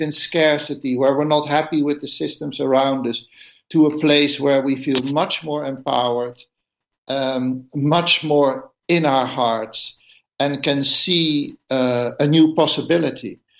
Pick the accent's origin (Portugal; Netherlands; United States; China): Netherlands; English is a second language; I come from the Netherlands